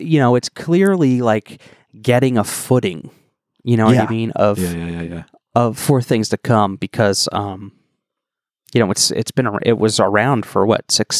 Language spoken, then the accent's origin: English; Millville, New Jersey, United States; Growing up in Millville, New Jersey, I can tell you that, you know, there's clown scarecrows in every